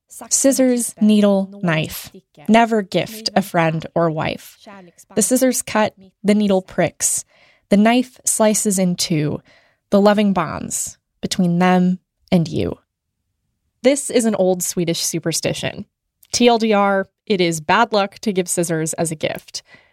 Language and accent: English; United States; I grew up in the United States, but my mom is from Sweden.